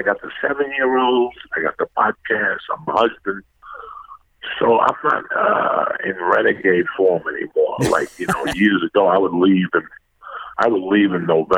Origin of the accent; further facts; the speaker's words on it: North Bergen, New Jersey, United States; Especially where I was from. I'm from northern New Jersey, which is, I'm a what they call a tunnel rat. So I'm from North Bergen, which is next to Hoboken, which is right over the tunnel.